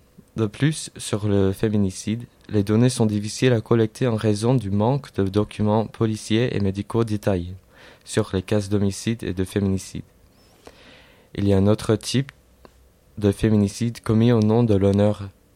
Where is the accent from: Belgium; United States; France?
United States; et je viens des États-Unis.